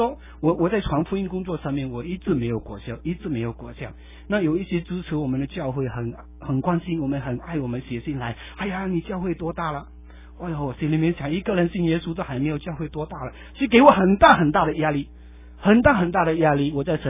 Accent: Malaysia; 我虽然是长大在马来西亚，虽然说是热惯的人

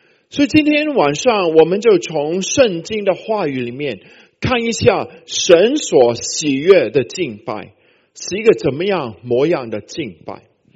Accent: Hong Kong; 我是在香港长大的，我的邻居呢，门外呢就放了一个地的神

